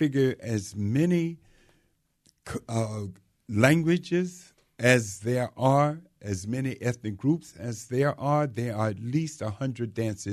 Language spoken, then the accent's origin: English; North Carolina, United States; I'm from North Carolina, so you see I had to go around the barn to come in the front door.